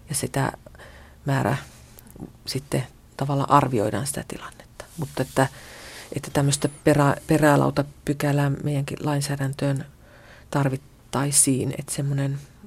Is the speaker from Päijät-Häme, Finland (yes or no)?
no; Lapland, Finland; sen aikoinaan jo lapsena Kemijokivarressa oppi tuntemaan